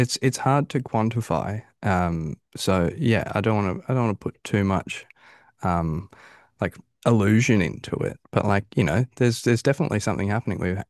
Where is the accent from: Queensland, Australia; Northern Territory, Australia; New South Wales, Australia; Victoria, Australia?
Victoria, Australia; But I'm from Victoria, so I don't know.